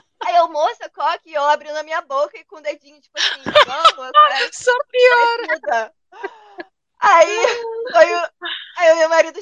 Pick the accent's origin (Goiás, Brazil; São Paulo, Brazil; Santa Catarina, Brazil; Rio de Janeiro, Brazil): Rio de Janeiro, Brazil; ah, isso daí é do Ceará. E como eu cresci no Rio, né? Vai se perdendo.